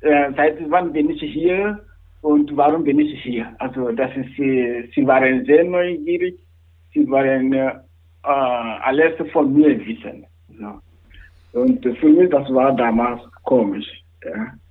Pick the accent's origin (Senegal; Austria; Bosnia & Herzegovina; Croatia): Senegal; German is a second language; moved away as an adult; now in Isny, Germany; 45 Jahre alt bin ich. Ich komme aus dem Senegal in Westafrika. Aber seit 10 Jahren lebe ich mit meiner Familie in Allgäu, in Isigny im Allgäu.